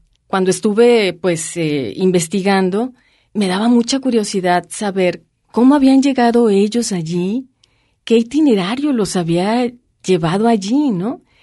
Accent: Tampico, Tamaulipas, Mexico; moved away as an adult; now in Guadalajara, Mexico; a pesar de que yo salí ya desde los 18 años de Tampico, ¿no? Yo, pues, ya soy más tapatía que tan pequeña, ¿no?

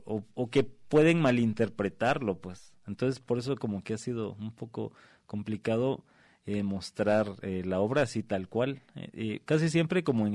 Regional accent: Chiapas, Mexico; Pues yo vengo desde Chiapas y pues llegar a una ciudad grande y mostrar mi trabajo

